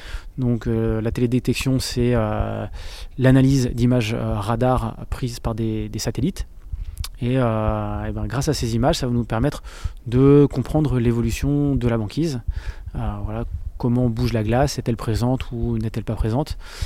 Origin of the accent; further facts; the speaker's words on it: Rennes, Brittany, France; Quand j'étais petit, j'ai grandi à Rennes